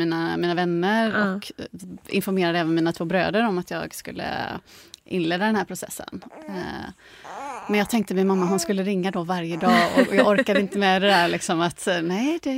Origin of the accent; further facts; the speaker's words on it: Gothenburg, Västra Götaland County, Sweden; now in Stockholm, Sweden; jag är från Göteborg egentligen